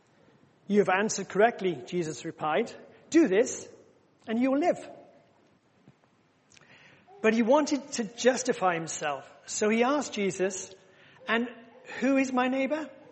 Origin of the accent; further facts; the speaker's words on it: Faversham, South East England, United Kingdom; I'm from Faversham, the other side.